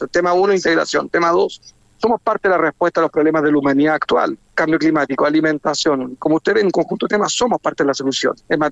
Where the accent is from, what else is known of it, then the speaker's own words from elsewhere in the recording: Chile; yo soy chileno y le quiero contar que estudié en la universidad pública, filosofía, y pagué, porque se paga en Chile.